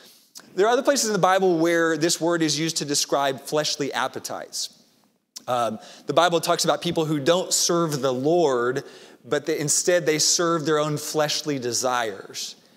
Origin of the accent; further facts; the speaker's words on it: Arkansas, United States; I grew up, I'm from Arkansas originally, and that's where I went to college, University of Arkansas.